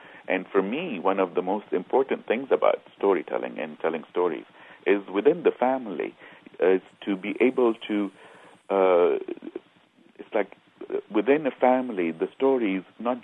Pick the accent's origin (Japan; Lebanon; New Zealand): Lebanon; now in United States; I always used to think that I am American, but I'm not exactly American. I am Lebanese, but I'm not exactly Lebanese.